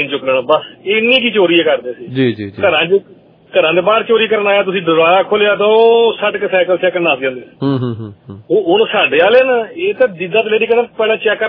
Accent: Pakistan; special ਮੈਂ ਪਾਕਿਸਤਾਨ ਤੋਂ ਹਾਂ

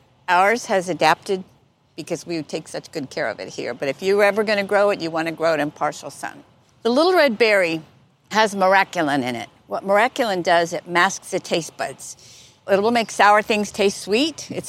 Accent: Kansas, United States; Let me tell you, I grew up in Southwest Kansas. We didn't even have trees out there, let alone fruit trees.

